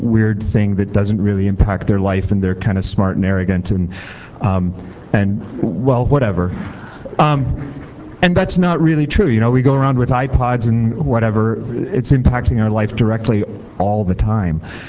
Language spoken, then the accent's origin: English; Bellingham, Washington, United States; Yeah. I'm, excuse me … I'm from Bellingham, Washington.